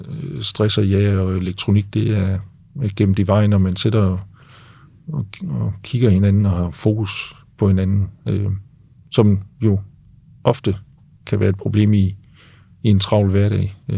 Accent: Aarhus, Central Denmark Region, Denmark; Og for eksempel, nu kommer jeg fra Aarhus, og vi sidder herude på Dragør der.

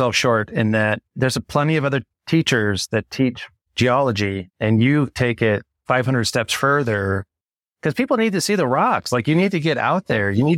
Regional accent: San Diego, California, United States; I grew up in San Diego.

